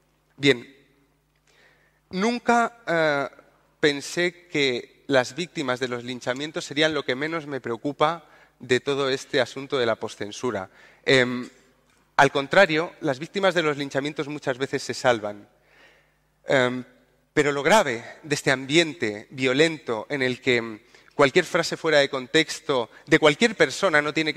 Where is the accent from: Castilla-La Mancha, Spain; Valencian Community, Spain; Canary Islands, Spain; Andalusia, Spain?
Andalusia, Spain; Yo no soporto que se metan con mi región. Yo soy andaluz.